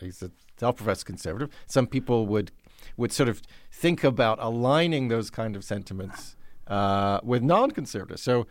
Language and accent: English; United Kingdom; I confess to being a Brit myself.